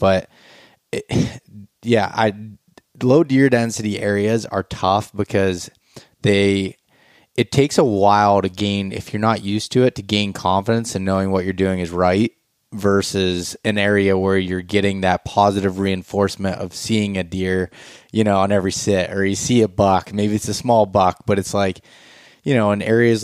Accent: Pennsylvania, United States; but I would agree with it just from growing up in Pennsylvania and seeing where I never saw the time frame where there was a ton of deer

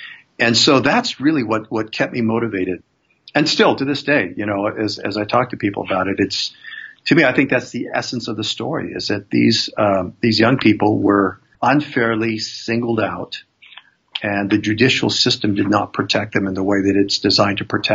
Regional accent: Arizona, United States; I guess I should start by a little bit of just my own background growing up in Arizona

